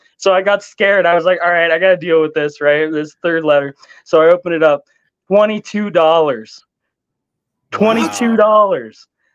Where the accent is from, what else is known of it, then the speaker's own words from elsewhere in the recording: Ontario, Canada; I get up to the counter thing and the person asks me, okay, so where are you from? Blah, blah, blah, Ontario. Do you have insurance? Blah, blah, blah. I don't know. Here's my Ontario health card.